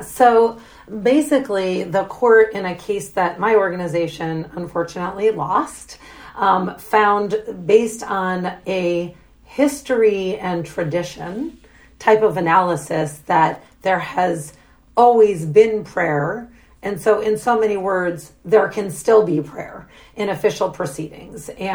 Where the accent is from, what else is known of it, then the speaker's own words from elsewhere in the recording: United States; And by the way, I, as an American, am celebrating that.